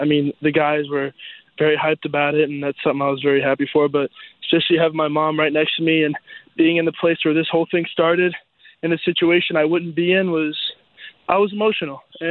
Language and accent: English; Erie, Pennsylvania, United States; I did. I grew up in Erie, Pennsylvania.